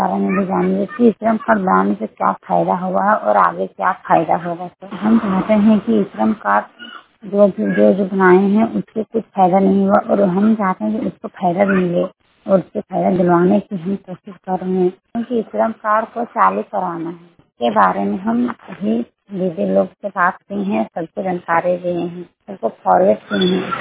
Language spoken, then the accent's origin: Hindi; Jharkhand, India; ग्राम post Jamu थाना मेरे जिला कोडरमा की रहने वाली हूँ।